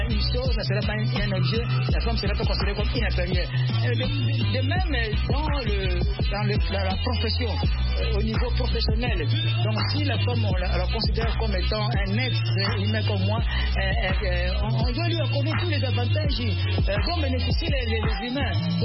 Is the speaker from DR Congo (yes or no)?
yes; DR Congo; Ici, chez moi, en RD Congo